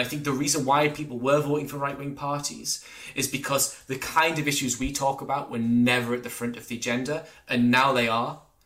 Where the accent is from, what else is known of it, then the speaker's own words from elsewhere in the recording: Durham, North East England, United Kingdom; when I grew up in Durham under New Labour, I admittedly voted for the Liberal Democrats